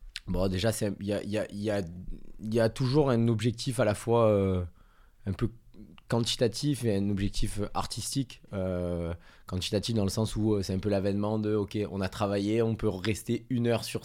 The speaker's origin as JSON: {"language": "French", "country": "Colombia", "moved": "yes", "lives_now": "France", "said": "J'ai déménagé de Colombie et je me suis dit, vas-y, je vais faire ça de ma vie. Donc, je suis arrivé en France et voilà, il n'y avait rien."}